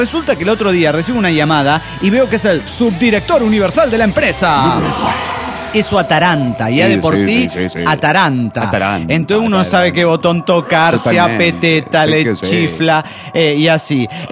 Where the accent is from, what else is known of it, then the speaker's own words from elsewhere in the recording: Guadalajara, Jalisco, Mexico; de Guadalajara, Jalisco, México.